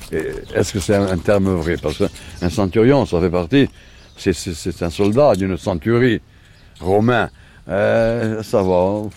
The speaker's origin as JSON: {"language": "French", "town": "Marseille", "region": "Provence-Alpes-Côte d'Azur", "country": "France", "tie": "born there", "said": "Non, moi je suis né à Marseille."}